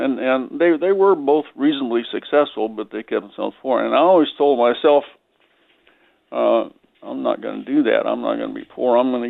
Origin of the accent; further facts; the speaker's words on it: Iowa, United States; I was from Iowa and a farm boy.